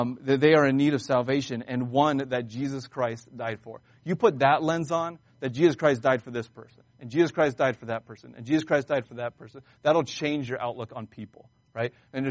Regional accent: United States; born there; I was born in America, a free country.

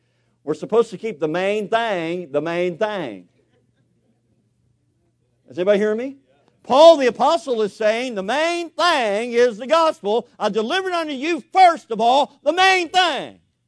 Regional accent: Bowling Green, Kentucky, United States; I grew up in Kentucky. We say thank.

